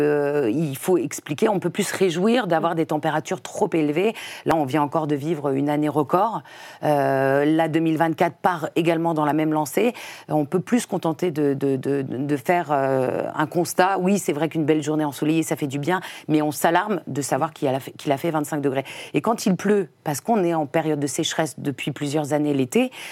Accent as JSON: {"language": "French", "town": "Compiègne", "region": "Hauts-de-France", "country": "France", "tie": "born or raised there", "said": "Le 20 juillet 1971, et à Compiègne, dans l'Oise. Donc, je suis picarde."}